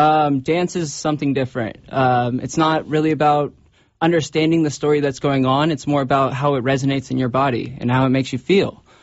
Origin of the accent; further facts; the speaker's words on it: Sacramento, California, United States; I'm a fourth year here. I'm originally from Sacramento.